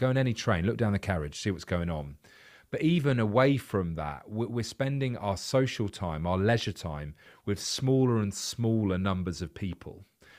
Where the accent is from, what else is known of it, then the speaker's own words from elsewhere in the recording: London, United Kingdom; So I'm from London. I moved to a different bit of London, but London's so massive that, you know, you can move literally an hour away from where you used to live.